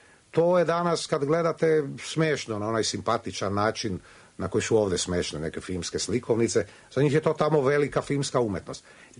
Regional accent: Dalmatia, Croatia; ja o Hrvata kažem kao Dalmatinac, mislim, mi se uvijek zovemo, ako smo već u preciziranju toga, mi se uvijek zovemo Dalmatinci, a ne Hrvati.

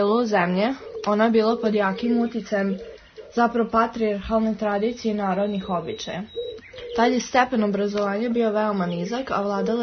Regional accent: Novi Sad, Vojvodina, Serbia; mi smo iz Novog Sada i ja idem u osmi razred.

